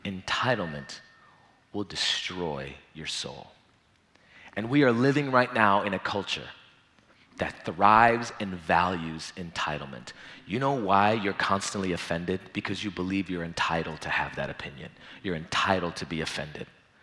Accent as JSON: {"language": "English", "country": "India", "said": "And I'm from India. We know how to throw weddings too"}